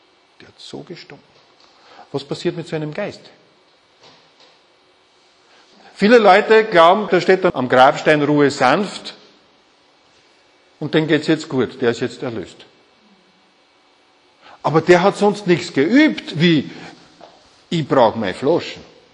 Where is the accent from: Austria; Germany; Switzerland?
Austria; Burgenland; ich bin im Burgenland aufgewachsen, und da war es gang und gäbe